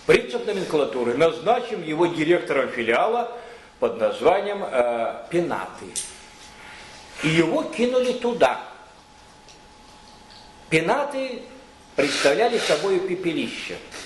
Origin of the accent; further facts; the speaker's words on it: Saint Petersburg, Russia; Я говорю, я из Питера, я работаю, я не могу ездить тебе каждый месяц.